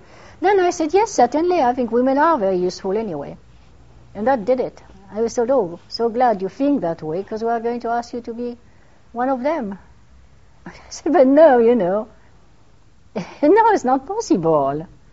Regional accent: France; English is a second language; Because after all, I am French-born, and I was brought up in France. My family has always lived on the battlefield of all the wars.

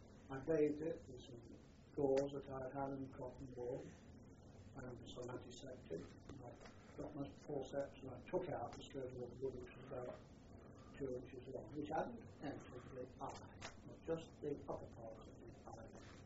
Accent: England, United Kingdom; We're English. That's a thing. We don't get to have bloody courage. We're English.

